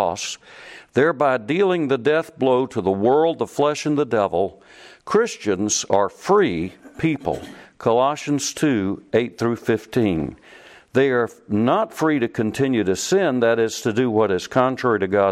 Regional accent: Louisiana, United States; since I'm from Louisiana, that y'all are going to patronize that vile thing after they treat...

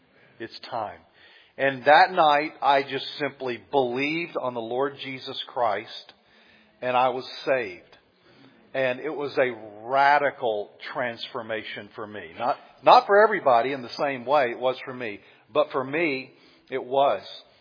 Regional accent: the South, United States; And I had a basic knowledge because I grew up in the South and everybody knew something about God in the South.

